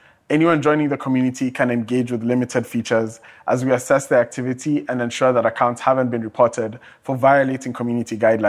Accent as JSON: {"language": "English", "country": "Kenya", "said": "I want to tell you about some sections of the Penal Code from my home country, Kenya."}